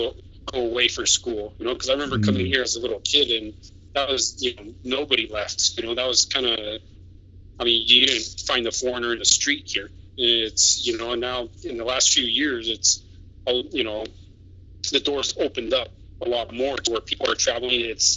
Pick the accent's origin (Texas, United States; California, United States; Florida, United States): California, United States; born or raised there; moved away as an adult; also born or lived in Oregon; now in Spain